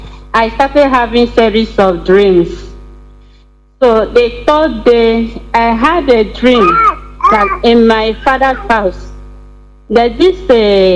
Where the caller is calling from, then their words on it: Ebonyi, Nigeria; I'm calling from Ebony State.